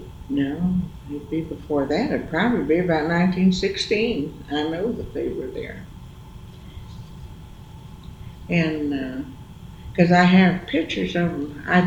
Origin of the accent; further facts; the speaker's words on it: Piedmont, South Dakota, United States; born there; also born or lived in Bisbee, Arizona; I was born in October the 2nd, 1920, in Piedmont, South Dakota. Piedmont, South Dakota.